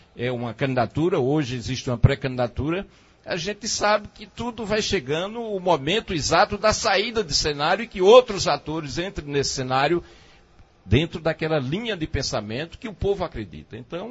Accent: Carnaíba, Pernambuco, Brazil; O meu grande sonho era ser prefeito da minha terra. Fui prefeito por dois mandatos, sendo reeleito com 81% dos votos válidos na minha reeleição, tá certo? Isso nunca tinha ocorrido na história política de Carnaíba.

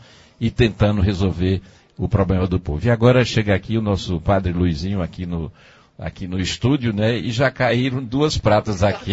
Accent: Carnaíba, Pernambuco, Brazil; Eu sempre me sinto estimulado a continuar administrando a minha terra Carnaíba.

